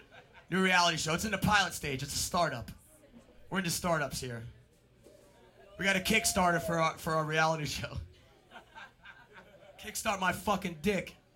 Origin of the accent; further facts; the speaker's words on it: New York, United States; We are from New York. We are from a few places. Brooklyn, New York, Manhattan, New York, the Manhattan Island, the one that got terrorized.